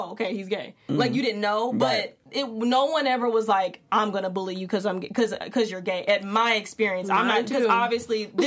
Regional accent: Midwest, United States; And I'm from the Midwest, like Southern Midwest.

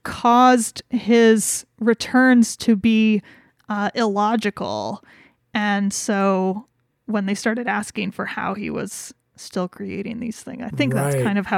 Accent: Wyoming, United States; And it just, because we're from Wyoming, I just love it so much because it's so Wyoming.

